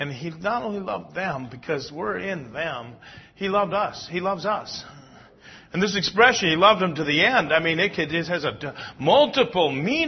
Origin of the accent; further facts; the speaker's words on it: Cedar Rapids, Iowa, United States; I'm a pastor from Cedar Rapids, Iowa.